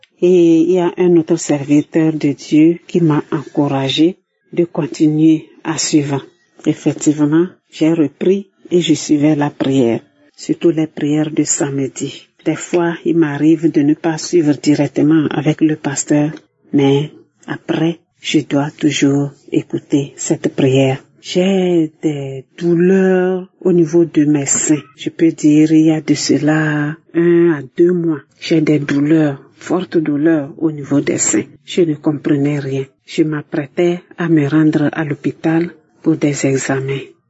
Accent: Lomé, Maritime, Togo; Je suis une Togolaise vivant à Lomé.

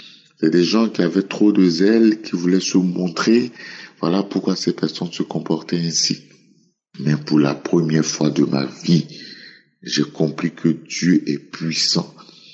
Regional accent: Côte d’Ivoire; Shalom, je suis un Ivoirien.

